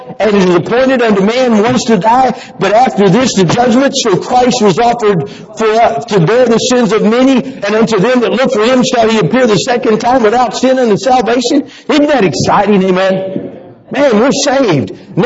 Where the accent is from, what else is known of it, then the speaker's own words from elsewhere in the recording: West Virginia, United States; I am from West Virginia. Say amen.